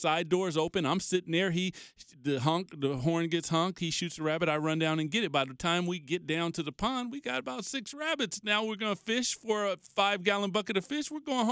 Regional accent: Longview, Washington, United States; In Seattle. And this was a little bit outside of Seattle, a little country town called Longview.

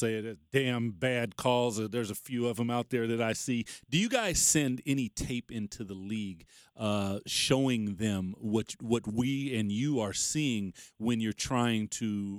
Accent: Toronto, Ontario, Canada; Me tell you, we came from Toronto.

